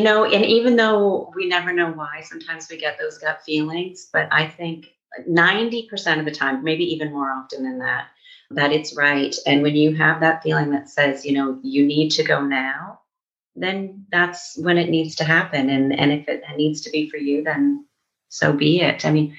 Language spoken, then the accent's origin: English; Canada; I think because I'm from Canada, near the border of the US as well.